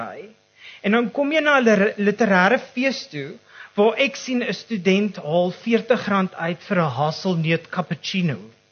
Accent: Johannesburg, Gauteng, South Africa; now in Stellenbosch, South Africa; ek as 'n transplante Joburger voel ek kan dit as 'n topic aanroer omdat ek hier aanland

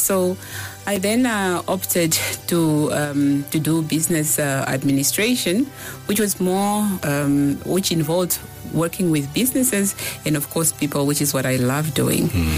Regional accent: Katutura, Khomas, Namibia; was born in Katutura many moons ago. I was brought up in Katutura. I went to Katutura schools, starting from Mandume Primary School. And then I matriculated at Eishipena Secondary School.

